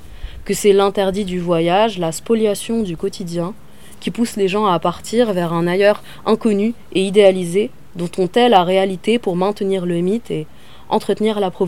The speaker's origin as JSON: {"language": "French", "country": "Tunisia", "tie": "born or raised there", "said": "En France aussi, tout le monde remarque que je suis arabe, mais trouve ça fou que j'ai grandi en Tunisie."}